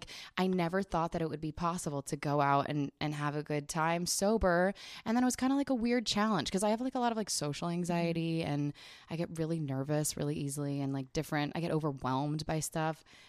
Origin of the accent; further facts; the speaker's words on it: New Jersey, United States; And I'm from Jersey. I love to party.